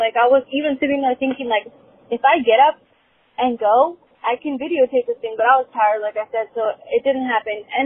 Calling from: Menifee, California, United States; I'm calling from Menifee. So I'm in Menifee, California. It's in basically Riverside area, Inland Empire.

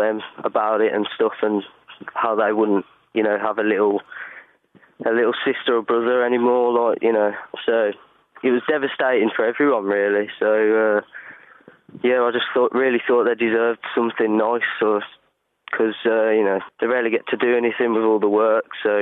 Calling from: Wales, United Kingdom; I'm just calling from Wales.

